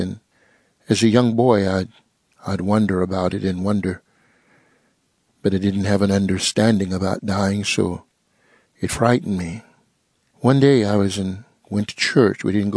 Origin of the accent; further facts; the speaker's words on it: Oklahoma, United States; I am a full-blooded Creek Indian. I was born and raised in Oklahoma.